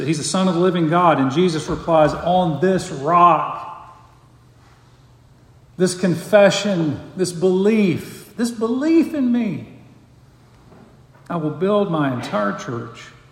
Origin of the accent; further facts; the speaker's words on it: Opelika, Alabama, United States; born there; I'm a Christian. I was born in Opelika, Alabama.